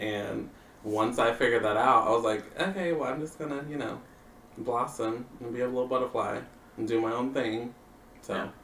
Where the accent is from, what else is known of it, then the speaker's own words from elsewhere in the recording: Grandview, Missouri, United States; I grew up in Grandview, Missouri, so chocolate drops everywhere, obviously.